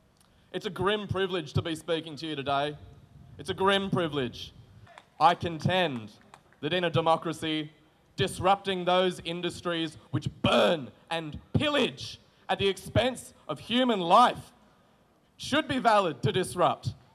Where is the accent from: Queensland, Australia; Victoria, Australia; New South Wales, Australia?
New South Wales, Australia; Newcastle; as a Newcastle boy. I've grown up watching that dispassionate death in coal, leaving my hometown a dozen times a day.